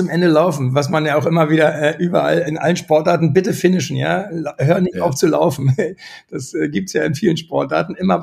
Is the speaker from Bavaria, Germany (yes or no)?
no; Berlin, Germany; Wenn man als Berliner nach Braunschweig kommt